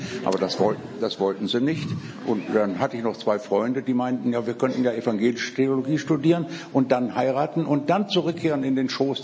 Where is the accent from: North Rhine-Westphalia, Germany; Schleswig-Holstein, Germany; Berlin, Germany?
North Rhine-Westphalia, Germany; Bergisch Gladbach; ich komme aus Bergisch Gladbach. Ich bin Jahrgang 29. und katholisch getauft, katholisch erzogen